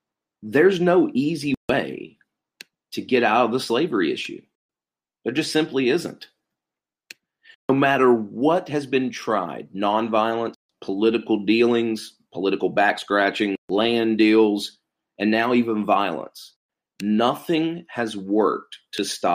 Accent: West Virginia, United States; John Brown wanted to attack a federal arsenal in what was at the time Virginia, but is now in my home state of West Virginia, called Harper's Ferry.

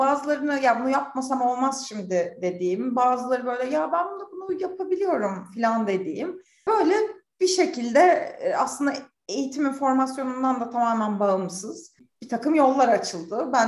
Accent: Istanbul, Turkey; born there; Yani basit biyografik bilgi, 1987 İstanbul doğumluyum.

